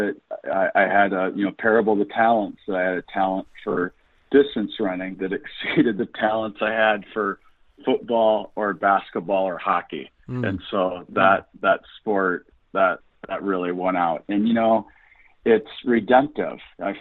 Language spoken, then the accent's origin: English; Sioux Falls, South Dakota, United States; I was raised in Sioux Falls, South Dakota, and graduated from O'Gorman Catholic High School in 1989